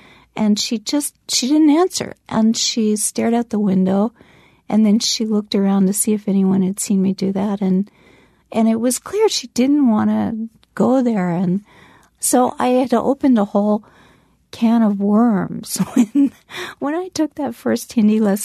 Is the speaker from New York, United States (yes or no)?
yes; New York, United States; I got there as a New Yorker where everything is scheduled, everything.